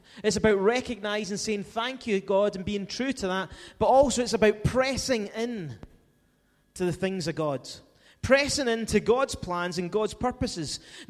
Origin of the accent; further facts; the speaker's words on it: Greenock, Scotland, United Kingdom; Remember, I'm from the West. But the rugby, and believe it or not, I played rugby when I was in school, Greenock Academy.